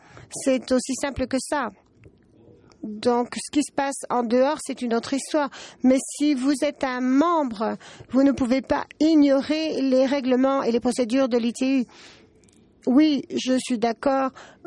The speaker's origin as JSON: {"language": "French", "country": "Portugal", "said": "Mais je viens du Portugal"}